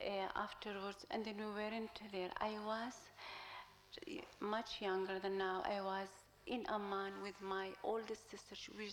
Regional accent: Jericho, West Bank, Palestine; English is a second language; also born or lived in Beit Jala; actually I was born in Beit Jala and I have been brought in Jericho.

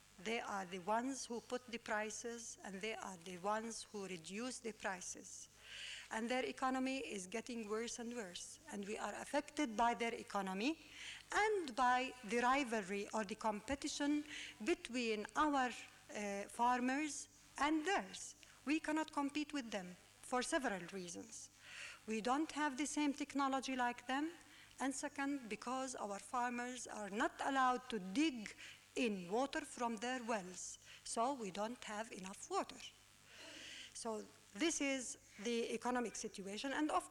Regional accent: Nablus, Nablus Governorate, Palestine; I'm from Nablus, and I'm Nablusiye.

